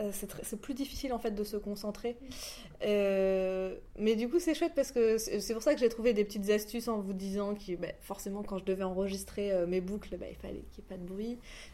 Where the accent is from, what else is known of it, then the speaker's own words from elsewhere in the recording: Provence-Alpes-Côte d'Azur, France; moi je viens du sud de la France, je suis provençale, je viens du Var.